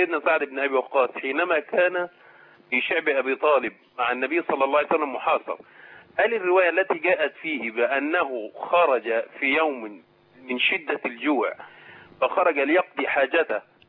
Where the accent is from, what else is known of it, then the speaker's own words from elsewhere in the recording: Cairo, Cairo Governorate, Egypt; أنا من القاهرة وطبعا صهري في المنصورة